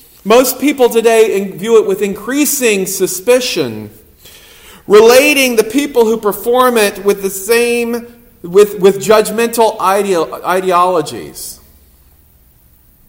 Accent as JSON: {"language": "English", "region": "South Carolina", "country": "United States", "tie": "born or raised there", "said": "like I grew up in the South Carolina, there's a lot of, they call it the Bible Belt for a reason."}